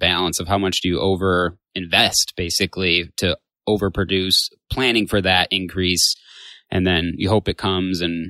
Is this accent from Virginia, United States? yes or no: no; Michigan, United States; I grew up in Michigan. A couple of our employees did as well. We got friends, family there